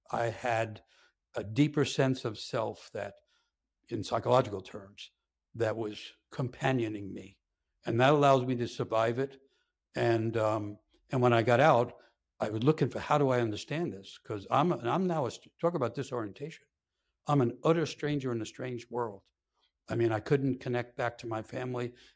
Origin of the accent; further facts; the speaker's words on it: New York, United States; I grew up in New York and in a more or less Irish-American community where everyone was in favor of the war.